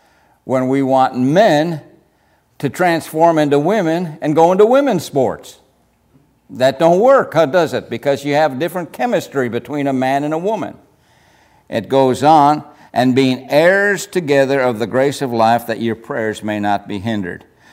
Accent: United States; born there; I wasn't from Finland either. I was born in America.

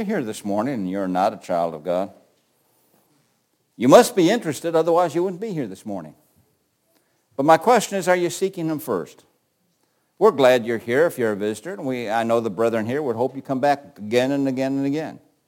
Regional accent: United States; I love being an American. I wouldn't want to be anything other than an American.

